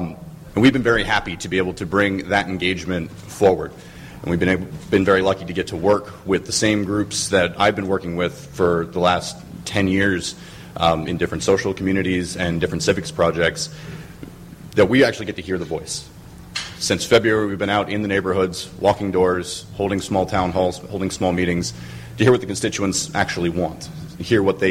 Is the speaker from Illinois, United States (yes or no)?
no; Clearwater, Florida, United States; also born or lived in Largo; I went to Lakewood High School in St. Petersburg, born and raised in Clearwater and Largo.